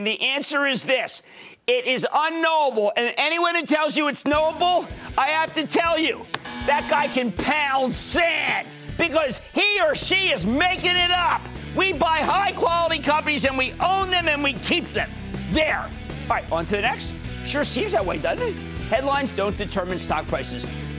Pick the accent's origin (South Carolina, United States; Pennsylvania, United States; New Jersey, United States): New Jersey, United States; my home state of New Jersey.